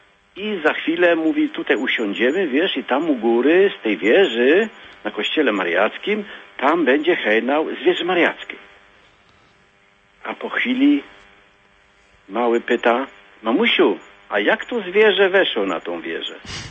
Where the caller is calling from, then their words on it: Pomeranian Voivodeship, Poland; tak u nas na Kaszubach, bo ja z Kaszub dzwonię